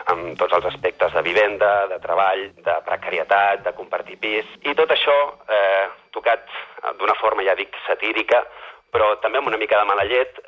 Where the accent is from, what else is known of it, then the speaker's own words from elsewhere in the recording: Ripollet, Catalonia, Spain; tinc 27 anys, sóc de Ripollet